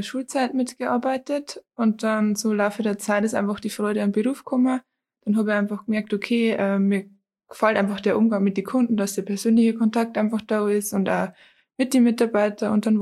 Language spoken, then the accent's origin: German; Teunz, Bavaria, Germany; ich bin 23 Jahre alt, komme aus Teunz